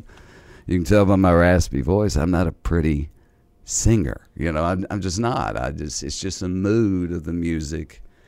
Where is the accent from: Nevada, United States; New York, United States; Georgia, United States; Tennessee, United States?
Tennessee, United States; born there; Because I was born in Tennessee, which is like an hour and a half throw from here, right? And this is where I've just always been, in this area.